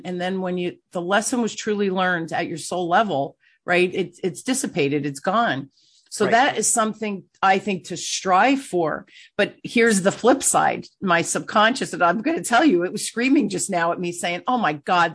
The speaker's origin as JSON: {"language": "English", "town": "Newark", "region": "New Jersey", "country": "United States", "tie": "born or raised there", "said": "I grew up, I was a little girl. I grew up in Newark, New Jersey, here in New Jersey. We were the melting pot."}